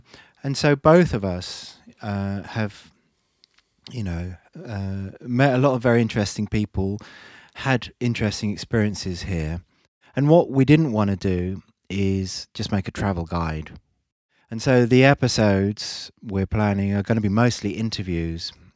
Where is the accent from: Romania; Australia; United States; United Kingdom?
United Kingdom; England; Well, I'm from England. We're both from England. And I always felt from an early age that I wanted to escape the grey skies of England.